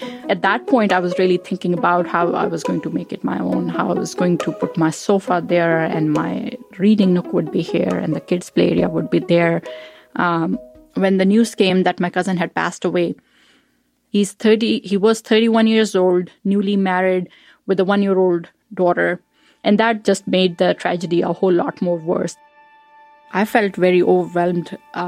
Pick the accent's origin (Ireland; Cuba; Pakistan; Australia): Pakistan; now in Iowa City, United States; So I grew up in Pakistan, and mortgage is not available over there generally to people.